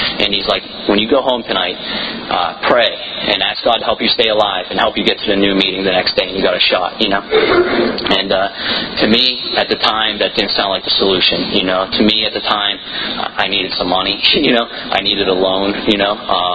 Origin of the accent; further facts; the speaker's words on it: Florida, United States; I'm visiting from South Florida. I need a meeting.